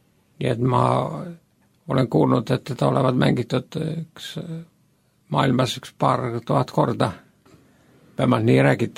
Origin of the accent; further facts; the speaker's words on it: Tartu, Tartu County, Estonia; kuigi ma ise olen sealt pärit